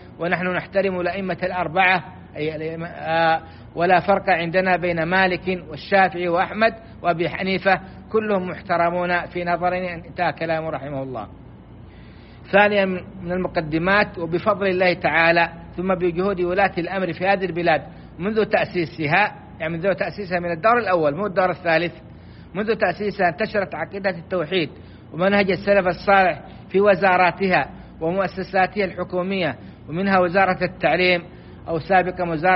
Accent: Saudi Arabia; بلادنا السعودية

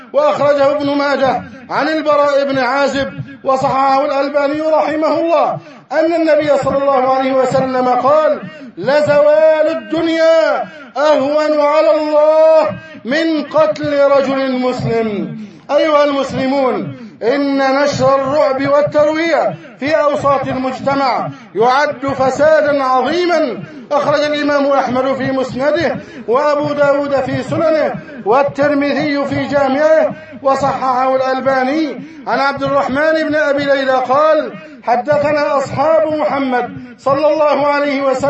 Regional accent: Egypt; اللهم احفظ علينا بلدنا مصر

